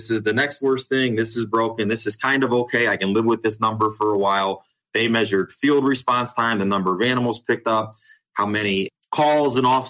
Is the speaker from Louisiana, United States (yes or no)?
no; Ohio, United States; I'm from Ohio. It's about as opposite from Texas as they get.